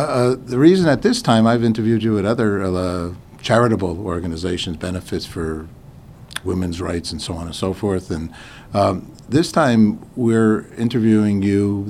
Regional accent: Tarrytown, New York, United States; born there; So New York State, you know, I am born in Tarrytown, New York, so I'm a real New Yorker.

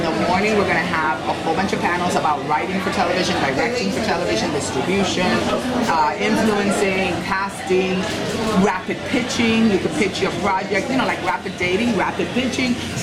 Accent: New York, United States; now in Los Angeles, United States; You know, I grew up in New York, even though I live in LA now. But I am a New Yorker at heart.

